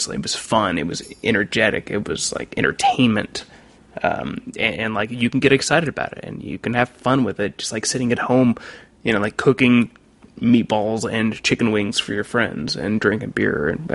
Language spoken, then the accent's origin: English; Dallas, Texas, United States; I grew up in the Dallas area in the kind of early to mid 90s